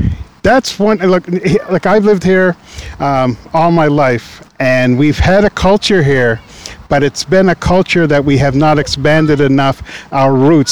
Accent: Nova Scotia, Canada; I live in Cherry Brook. I was born and raised in Nova Scotia.

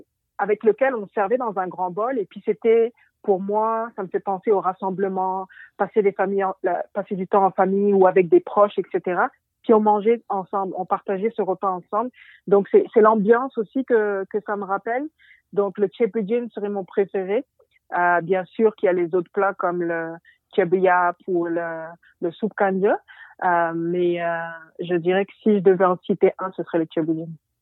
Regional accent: France; now in Prince Edward Island, Canada; malgré le fait que je suis née et j'ai grandi en France, j'ai toujours eu la petite Afrique à la maison parce que ma mère du Sénégal et mon père de la Guinée-Bissau ont toujours su faire vivre la tradition et puis l'esprit africain à la maison.

